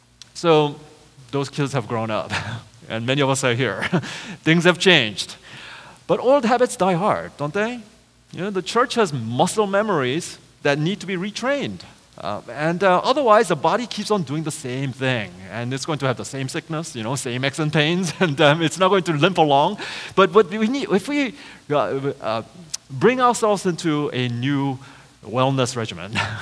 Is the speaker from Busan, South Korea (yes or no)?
no; Seoul, South Korea; I was about 7 years old. I was growing up in Seoul, Korea.